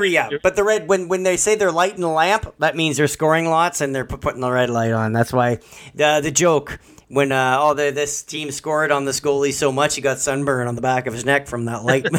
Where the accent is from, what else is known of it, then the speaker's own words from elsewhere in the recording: Canada; We're open here. We're Canadian.